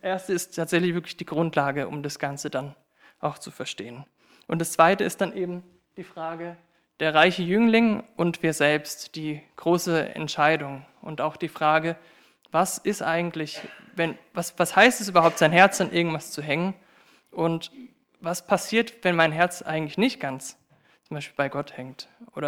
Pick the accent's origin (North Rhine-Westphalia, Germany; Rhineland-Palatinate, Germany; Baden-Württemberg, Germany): Baden-Württemberg, Germany; Epfenbach; ich komme aus Eppenbach, bin 28 Jahre alt, habe Germanistik, also das ist Deutsch, und evangelische Theologie in Heidelberg studiert und bin jetzt seit 5 Jahren mit meiner Frau Rebecca verheiratet.